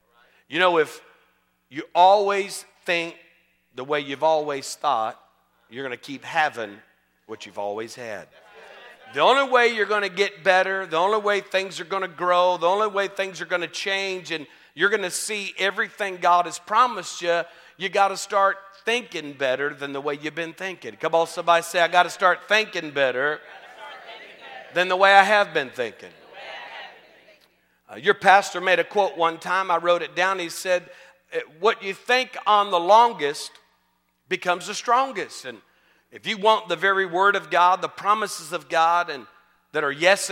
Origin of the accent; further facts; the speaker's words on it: Texas, United States; I'm from Texas, you know, so you got to at least smile.